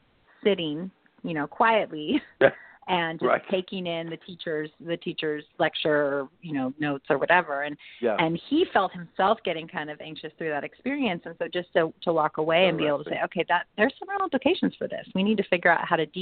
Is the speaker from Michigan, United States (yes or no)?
no; California, United States; No, I grew up in the Bay Area and flew all the way across country.